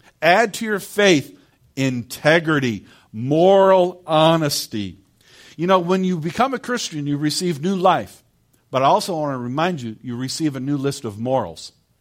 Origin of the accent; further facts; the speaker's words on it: Detroit, Michigan, United States; I'm from Detroit. I need to become gooder.